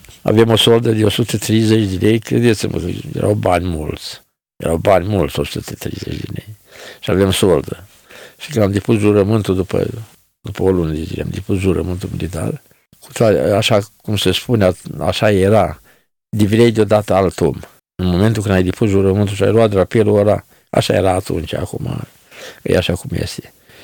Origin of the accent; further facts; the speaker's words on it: Bucovina, Romania; Din Bucovina.